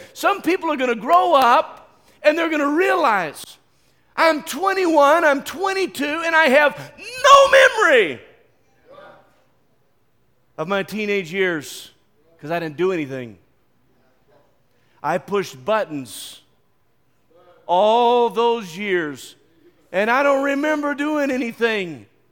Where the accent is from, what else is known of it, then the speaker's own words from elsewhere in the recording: West Virginia, United States; remember, I'm from West Virginia